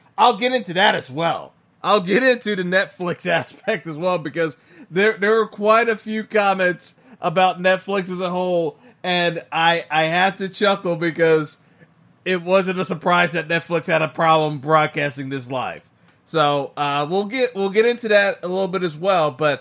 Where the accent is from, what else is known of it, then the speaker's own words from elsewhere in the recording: New York, United States; New York was, you know, being a New Yorker, New York was one of the few places you couldn't bet this fight.